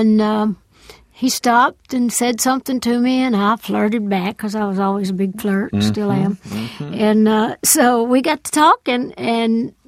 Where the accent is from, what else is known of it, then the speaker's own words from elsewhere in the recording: the South, United States; I grew up in the South and in a, you know, fundamental church and all that stuff.